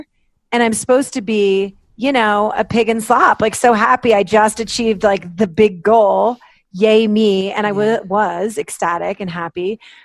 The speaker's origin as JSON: {"language": "English", "region": "East Coast", "country": "United States", "tie": "born or raised there", "also_born_or_lived": "Washington, D.C.", "said": "I grew up on the East Coast, like all over the East Coast. I've lived basically everywhere north of from Washington, D.C., where I was born, like up to New Hampshire."}